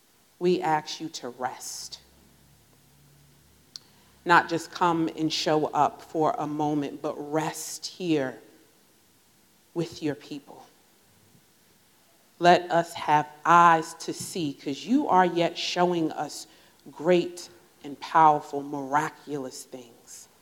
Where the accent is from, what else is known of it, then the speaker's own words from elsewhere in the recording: Newark, New Jersey, United States; now in Durham, United States; And so many of you may know I'm from New Jersey. I'm a city girl from Newark and moved down to Durham, and that was a big country enough.